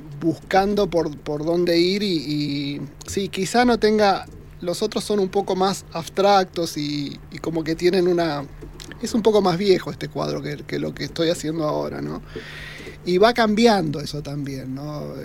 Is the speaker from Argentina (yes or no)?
yes; Neuquén, Argentina; Me gustó mi infancia en Neuquén.